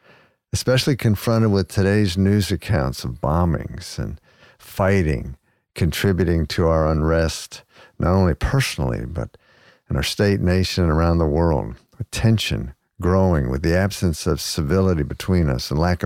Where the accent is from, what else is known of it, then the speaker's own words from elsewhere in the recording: New York, United States; and my hometown of New York, where no one seems to care.